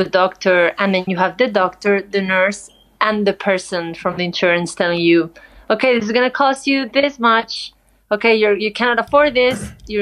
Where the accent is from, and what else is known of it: Madrid, Community of Madrid, Spain; born or raised there; English is a second language; also born or lived in Barcelona / Sevilla